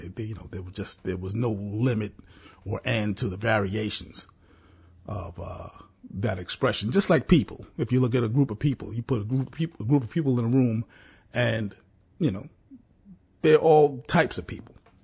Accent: New York City, New York, United States; as a young black man, as a young teenager growing up in New York City.

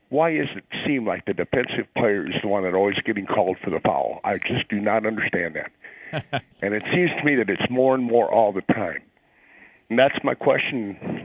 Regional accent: Cedar Rapids, Iowa, United States; moved away; We're a transplant from Cedar Rapids.

